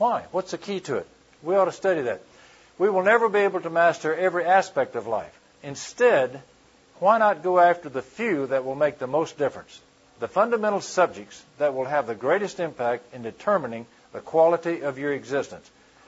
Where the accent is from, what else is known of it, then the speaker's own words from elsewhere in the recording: Minden, Louisiana, United States; Well, in my home life, we were raised in Minden, Louisiana, and we were poor.